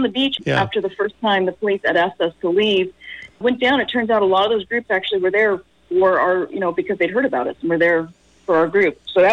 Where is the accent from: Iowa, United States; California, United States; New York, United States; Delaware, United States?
California, United States; Santa Cruz; born and raised in Santa Cruz and longtime activist.